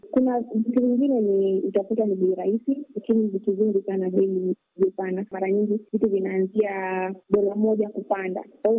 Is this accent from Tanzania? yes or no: no; Kenya; kule kwetu Kenya